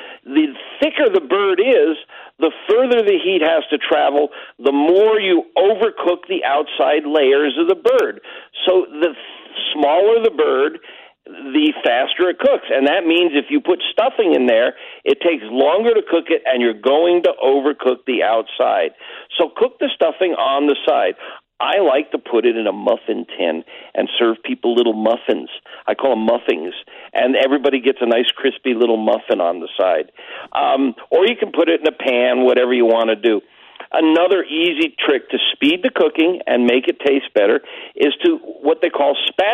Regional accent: Chicago, Illinois, United States; And thanks to my hometown, Chicago, for inviting me on.

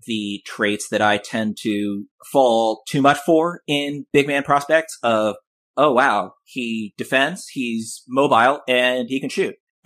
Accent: New York City, New York, United States; we've got a 6'3 guard from my hometown of New York City

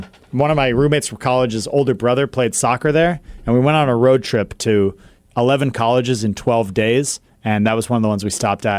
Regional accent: Rochester, New York, United States; You guys seem to have a good amount of knowledge of my hometown of Rochester.

